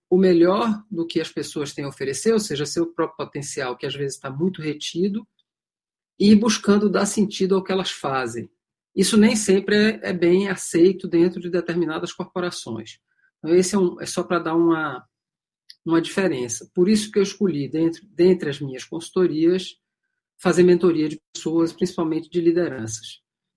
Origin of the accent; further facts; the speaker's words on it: Salvador, Bahia, Brazil; Eu sou soteropolitana, ou seja, nasci em Salvador, da Bahia.